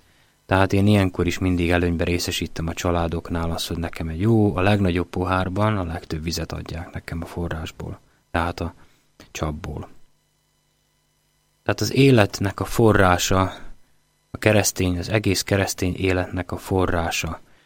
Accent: Komárom, Komárom-Esztergom, Hungary; Pedig egy komáromi gyerek vagyok, aki a csapvízen nőtt föl Hajdanán

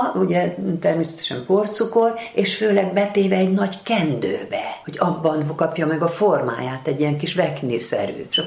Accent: Debrecen, Hajdú-Bihar, Hungary; hadd említsem meg a szülővárosomat, Debrecent, nagyon-nagyon nagy szeretettel gondolok Debrecenre

